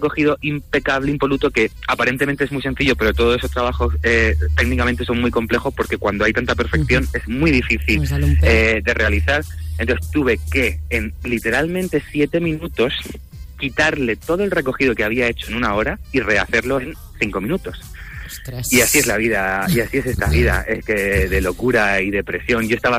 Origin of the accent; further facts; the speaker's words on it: Murcia, Region of Murcia, Spain; acabo de llegar de Murcia, porque he estado hace 2 días, porque yo amo, como sabéis, mi tierra.